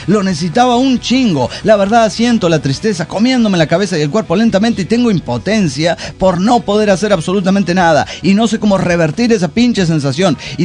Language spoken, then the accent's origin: Spanish; Guanajuato, Mexico; Soy de Guanajuato.